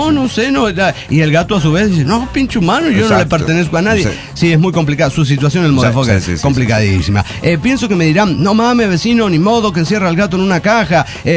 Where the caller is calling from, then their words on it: Guadalajara, Jalisco, Mexico; de Guadalajara, Jalisco.